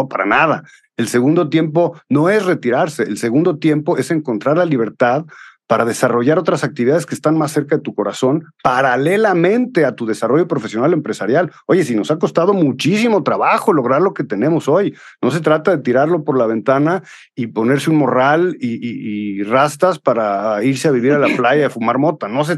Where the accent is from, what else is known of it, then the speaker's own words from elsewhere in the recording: Jalisco, Mexico; no negamos la cruz de nuestra parroquia y somos orgullosamente jaliscienses.